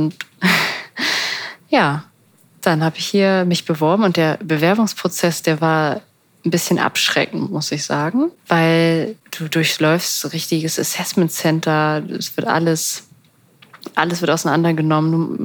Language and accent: German; Hamburg, Germany; Ich bin in Hamburg zur Schule gegangen